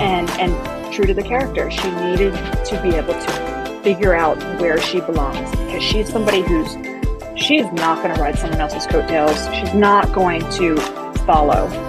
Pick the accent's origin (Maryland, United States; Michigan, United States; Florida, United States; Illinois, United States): Florida, United States; So I'm from South Florida anyway